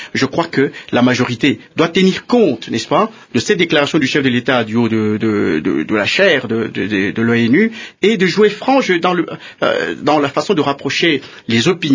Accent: DR Congo; Je le confirme. Je suis Congolais.

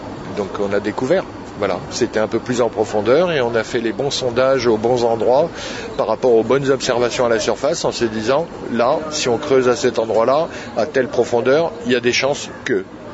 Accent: France; Je suis français, j'ai plaisir à venir ici

